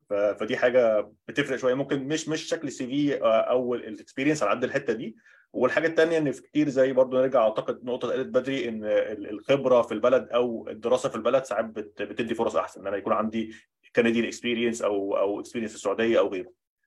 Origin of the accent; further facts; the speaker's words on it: Egypt; moved away as an adult; now in England, United Kingdom; حاجه بس مثلا شفتها لما جيت انجلترا، ان في الانترفيوز انا احنا كمصريين كتير قوي لما حد بيتكلم وانت عايز تبين اهتمام تقول تمام